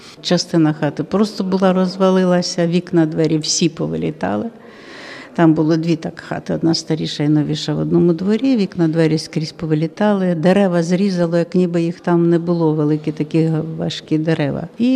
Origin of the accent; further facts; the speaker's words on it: Kurakhove, Donetsk Oblast, Ukraine; до мого рідного села, містечка, називається Курахове, воно зараз так мелькає у тих новинах, від Донецька 10 кілометрів від Мар'їнки.